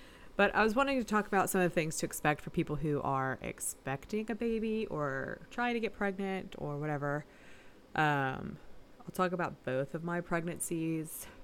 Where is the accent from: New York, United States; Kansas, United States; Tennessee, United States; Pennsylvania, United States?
Tennessee, United States; Chattanooga; We were traveling to my hometown Chattanooga.